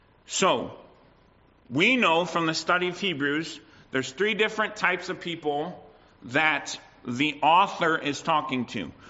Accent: United States; now in Canada; I know I was born in the States and I lived in the States, but being in Canada, I had to give up some of that in your face type of approach that I grew up with.

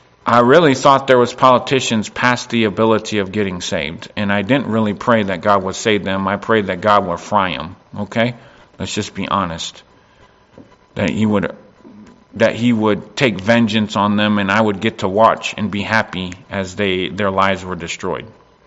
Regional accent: United States; being from the United States brings up a whole nother can of worms of, I'm just from the United States, so of course the battle for independence had to be the most righteous thing in the whole earth

